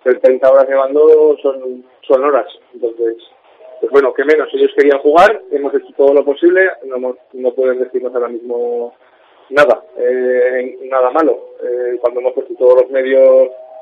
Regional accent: Huesca, Aragon, Spain; Pero pues somos de Huesca y la verdad es que orgulloso, no, orgullosísimo

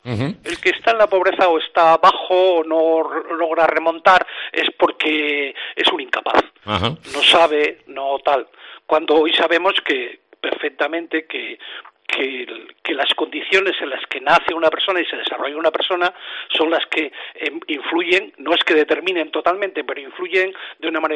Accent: Logroño, La Rioja, Spain; ya sabes que yo soy de Logroño, ¿no?

